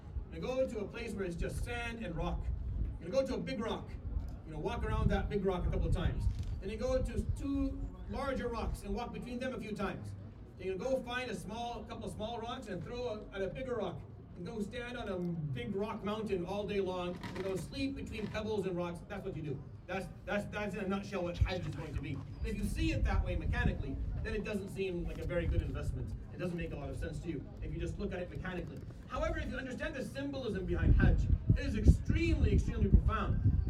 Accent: Syria; I come from Syria.

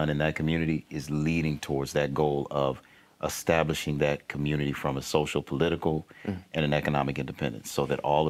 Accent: Illinois, United States; I was born and raised in Illinois.

